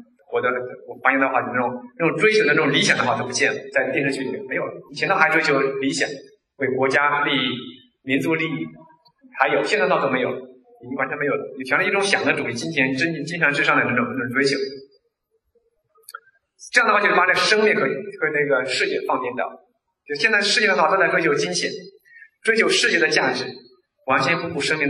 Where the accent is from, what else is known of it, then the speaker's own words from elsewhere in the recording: Shijiazhuang, Hebei, China; 最后就是我河北省的，说有点丢人哈。我们河北省的石家庄市的，是我老家那边的，很丢人。